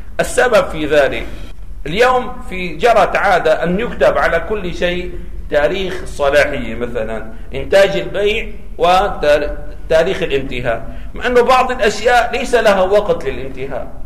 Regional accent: Syria; مثلا هذا عندنا في الشام هذه الدزينة اللي بسموها مؤلفة من 12 قطعة

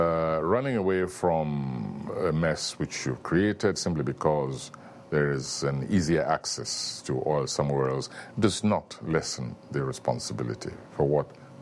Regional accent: Nigeria; Well, simply that they must understand that what fuels their industry is really the blood of other people.

